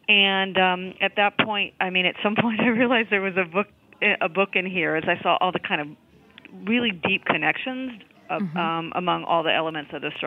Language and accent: English; California, United States; born or raised there